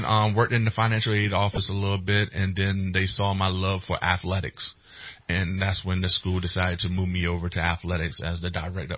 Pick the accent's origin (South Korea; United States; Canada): United States; Pungo, Virginia; So a little small town called Pungo.